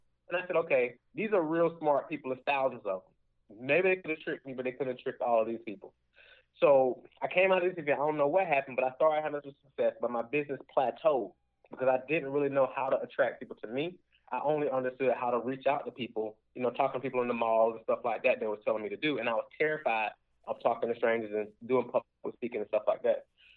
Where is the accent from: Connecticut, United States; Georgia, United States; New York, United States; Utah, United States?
Georgia, United States; Atlanta; I grew up, you know, I'm from Atlanta, Georgia. I grew up in a drug-infested environment.